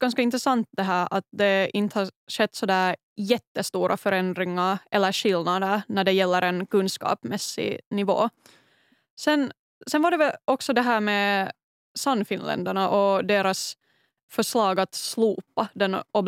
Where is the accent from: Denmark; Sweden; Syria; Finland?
Finland; när jag förklarar att jag är finlandssvensk.